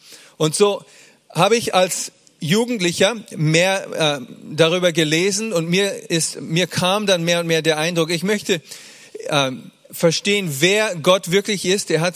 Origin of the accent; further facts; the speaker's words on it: Bavaria, Germany; Wir sind ja in Bayern aufgewachsen